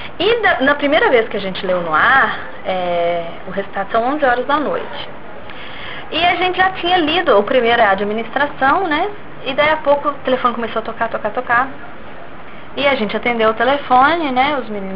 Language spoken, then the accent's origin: Portuguese; Santa Rita de Ouro Preto, Minas Gerais, Brazil; eu sou do interior, eu sou de Santa Rita de Ouro Preto. Santa Rita de Ouro Preto está a 132 quilômetros de Belo Horizonte, é ali.